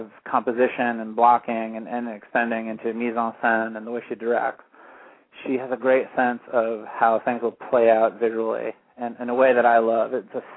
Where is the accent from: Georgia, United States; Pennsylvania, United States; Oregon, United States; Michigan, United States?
Oregon, United States; Portland; everyone, the crew, we're all people from Portland.